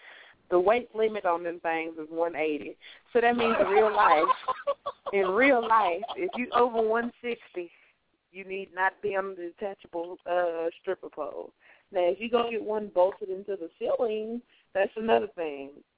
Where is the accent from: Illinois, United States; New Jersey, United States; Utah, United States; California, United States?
New Jersey, United States; Trenton; Like, first of all, ma'am, I'm from Trenton, New Jersey.